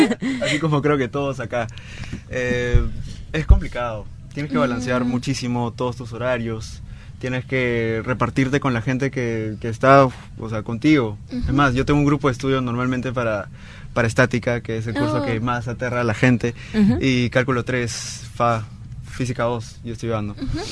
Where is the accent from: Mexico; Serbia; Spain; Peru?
Peru; nos reconocemos como ejes transformadores de nuestra sociedad, como tal, como sociedad peruana